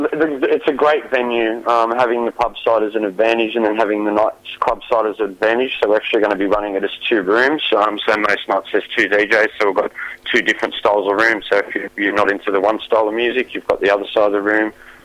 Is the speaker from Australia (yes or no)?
yes; Sydney, New South Wales, Australia; Originally from Sydney. Yeah, I've been a promoter in Sydney for about 12 years now.